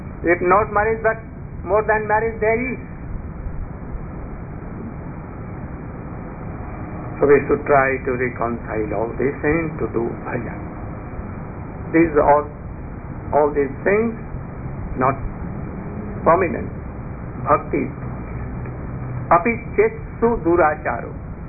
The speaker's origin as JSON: {"language": "English", "country": "India", "said": "I come from India, from what part? Come up there. I've come from India. I'm touring."}